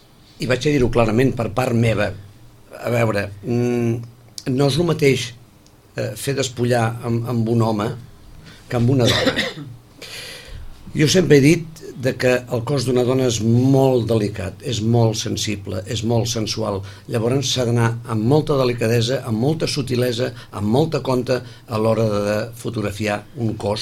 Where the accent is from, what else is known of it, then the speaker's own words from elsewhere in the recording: Sitges, Catalonia, Spain; és que som gent de Sitges, és que són gent de Sitges